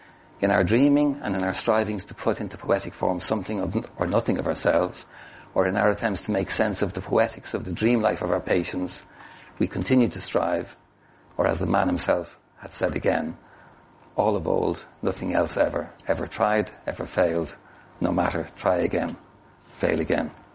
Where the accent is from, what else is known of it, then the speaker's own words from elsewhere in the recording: Dublin, Leinster, Ireland; accent: Hiberno English; I kind of fell in love with the ambiguity of idiom between languages and culture growing up in Dublin, speaking Hiberno English as my vernacular